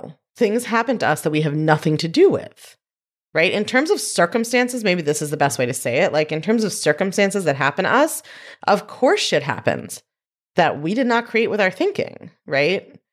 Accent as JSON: {"language": "English", "region": "New York", "country": "United States", "said": "I'm a New Yorker. I have a real traditional set of feelings about pizza."}